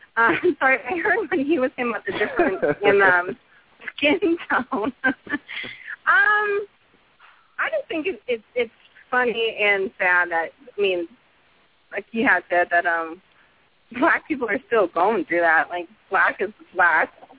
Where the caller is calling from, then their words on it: Texas, United States; I'm calling from Texas.